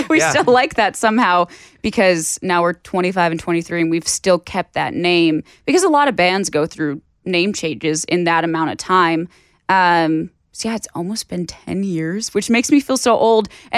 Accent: Hazen, North Dakota, United States; So we're from Hazen, North Dakota. So our town is basically coal, oil

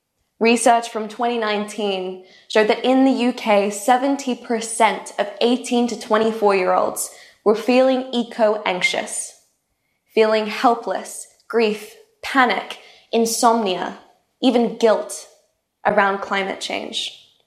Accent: Queensland, Australia; I grew up in Australia's tropical North Queensland, fishing frogs from the toilet and dodging snakes that hung from the ceiling, wetting down old sea turtles stranded at low tide outside our house.

